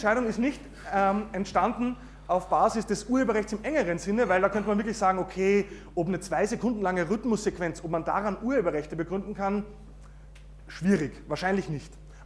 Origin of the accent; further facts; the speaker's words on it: Austria; ich bin Österreicher